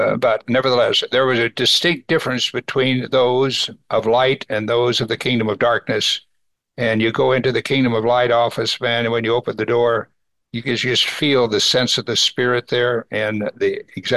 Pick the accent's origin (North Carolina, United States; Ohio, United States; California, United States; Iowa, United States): California, United States; And we would go in and say, we're from California.